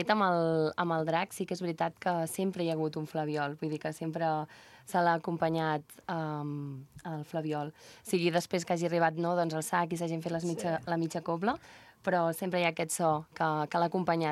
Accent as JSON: {"language": "Catalan", "town": "Vilafranca del Penedès", "region": "Catalonia", "country": "Spain", "said": "I som de Vilafranca"}